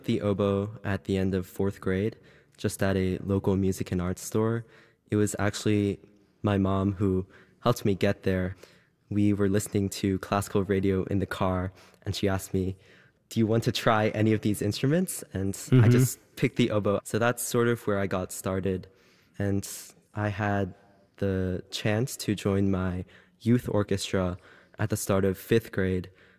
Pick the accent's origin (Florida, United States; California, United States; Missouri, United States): Missouri, United States; I grew up in Missouri in the Midwest.